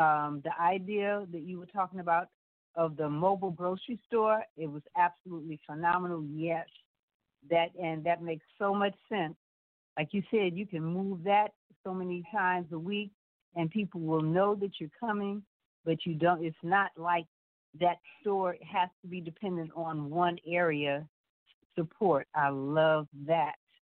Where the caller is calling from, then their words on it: Eolia, Missouri, United States; from Eolia, Missouri.